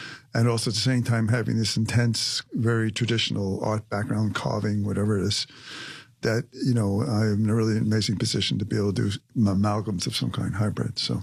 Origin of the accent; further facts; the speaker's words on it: Brooklyn, New York, United States; East Flatbush, born and bred in Brooklyn, right?